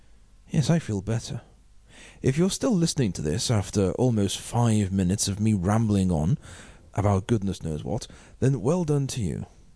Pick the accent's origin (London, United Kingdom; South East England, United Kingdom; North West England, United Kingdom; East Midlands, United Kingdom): North West England, United Kingdom; Liverpool; I'm missing Liverpool. It's where I'm from.